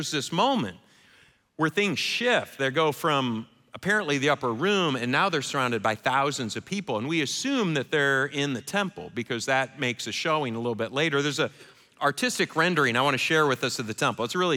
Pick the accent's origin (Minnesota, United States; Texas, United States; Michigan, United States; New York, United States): Michigan, United States; I didn't have to because I grew up in Michigan. We spoke English and Canadian, eh?